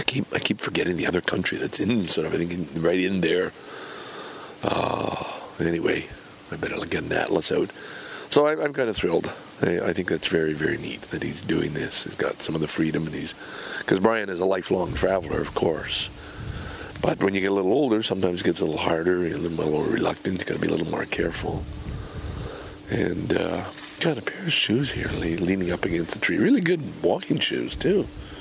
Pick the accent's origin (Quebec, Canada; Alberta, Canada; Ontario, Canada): Quebec, Canada; Valleyfield; It's probably part of growing up in Valleyfield.